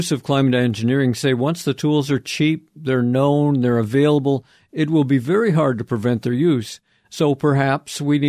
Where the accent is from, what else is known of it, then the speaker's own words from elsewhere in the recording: Milan, Lombardy, Italy; from Milan.